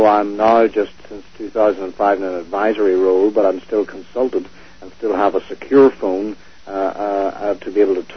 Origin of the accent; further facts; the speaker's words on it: Northern Ireland, United Kingdom; I come from Northern Ireland.